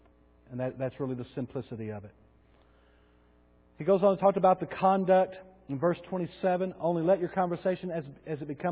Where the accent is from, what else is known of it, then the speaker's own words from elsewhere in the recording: Bowie, United States; in the small town that we grew up in Bowie